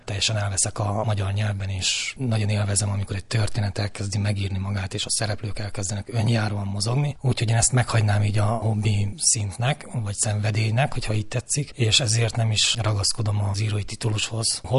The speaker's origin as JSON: {"language": "Hungarian", "country": "Romania", "tie": "born or raised there", "said": "Én ebben nőttem fel. 1976-ban születtem, tehát ugye a Ceausescu irának a végét pont elkaptam már, mint ilyen eszmélő aligemberként"}